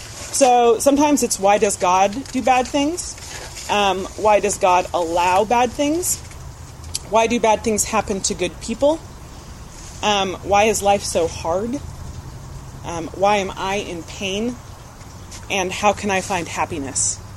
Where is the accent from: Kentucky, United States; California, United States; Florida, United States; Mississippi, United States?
California, United States; Mountain View; born there; I didn't grow up in Mountain View, but I was born in Mountain View and I live in Mountain View.